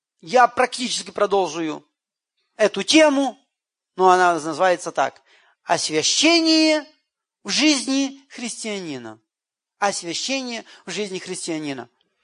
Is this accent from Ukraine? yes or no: yes; Ukraine; А поскольку я украинец, то куда бы я ни появился, начинается разговор, что творится в Крыму.